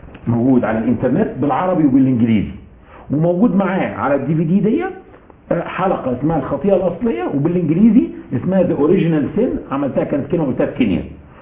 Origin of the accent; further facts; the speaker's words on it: Egypt; انا مصري، فخور ان انا مصري